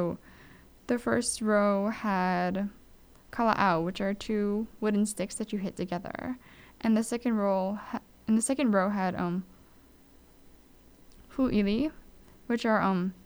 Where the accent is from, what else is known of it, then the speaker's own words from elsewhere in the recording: Hawaii, United States; because growing up in Hawaii, this is just kind of things like you grew up around, it's part of the culture, and you just kind of like know these things.